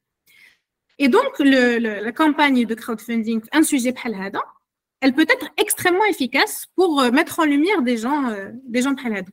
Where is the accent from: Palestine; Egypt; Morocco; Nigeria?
Morocco; المشكل اللي عندنا في المغرب